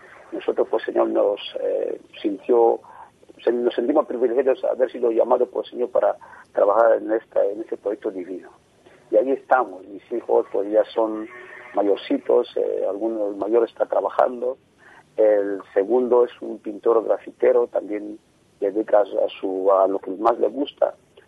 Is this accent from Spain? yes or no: no; Annobón, Equatorial Guinea; Nosotros somos de Guinea Ecuatorial, como bien has dicho, un, concretamente de procedente de una pequeña isla al sur del país, que se llama Novón. Es una isla ahí recóndito, ahí guardado o escondido de una forma, pero que ahí vive mucha gente